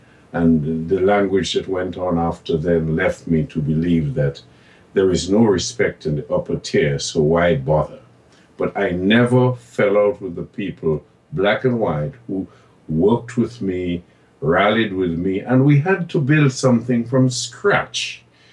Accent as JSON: {"language": "English", "region": "London", "country": "United Kingdom", "said": "Where are you from? He said. I said, London."}